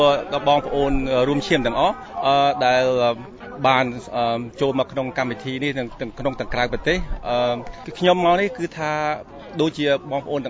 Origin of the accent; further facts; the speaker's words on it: Ottawa, Ontario, Canada; ខ្ញុំក៏មកពីកាណាដាដែរខ្ញុំមកពី Ontario Ottawa កាណាដា